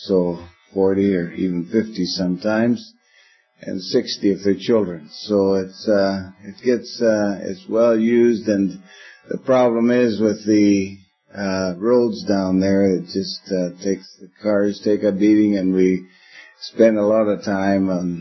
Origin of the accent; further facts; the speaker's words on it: Venezuela; when I was brought up in Venezuela, they had baptisms